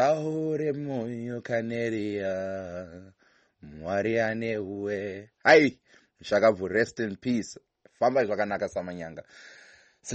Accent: South Africa; I remember growing up, I grew up in South Africa, and so it was interesting to have people play music.

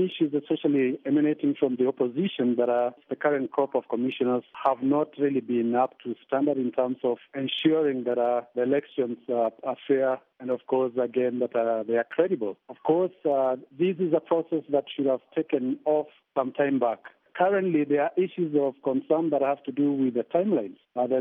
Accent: Kenya; So as a Kenyan, I feel that we can give the benefit of doubt to the technocrats within the commission.

